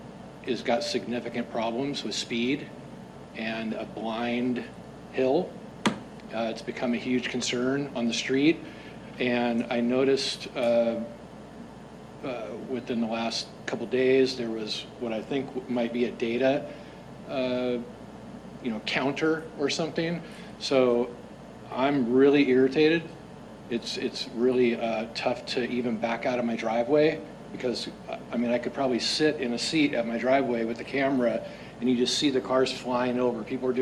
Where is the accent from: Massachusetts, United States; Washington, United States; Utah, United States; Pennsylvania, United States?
Washington, United States; Seattle; now in Shoreline, United States; My first meeting in my life ever. I'm from Seattle.